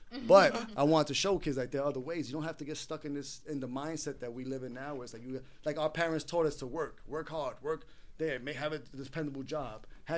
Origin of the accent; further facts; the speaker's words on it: Harlem, New York, United States; Growing up in Harlem, every kid wants to be a rapper and a baller.